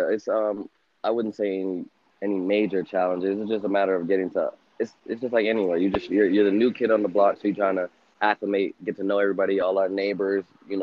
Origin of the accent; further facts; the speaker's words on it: Jamaica; also born or lived in New York / Florida; And we had similar backgrounds and similar stories, being both Jamaican, having lived in New York and lived in Florida as well.